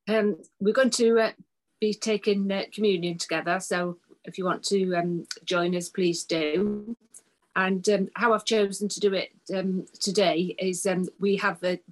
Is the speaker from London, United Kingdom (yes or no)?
no; Grimsby, Yorkshire and the Humber, United Kingdom; it's good to be with everybody as usual. And we're both from Grimsby, northeast Lincolnshire.